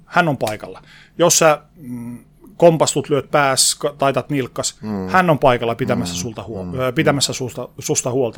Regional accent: Oulu, North Ostrobothnia, Finland; joka oli Oulussa, mistä olin siis tosiaan kotoisin

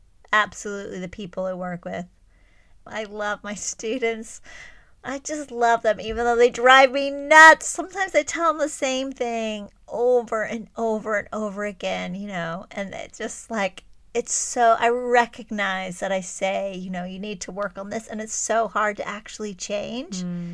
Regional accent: Texas, United States; It's nothing like where I grew up in Texas.

